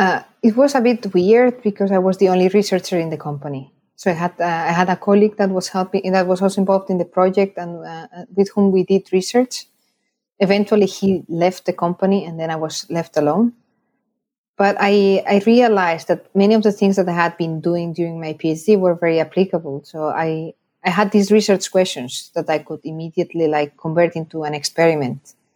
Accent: Zaragoza, Aragon, Spain; In my hometown, in Zaragoza.

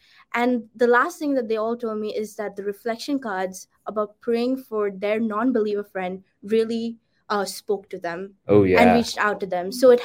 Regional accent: India; I'm from India.

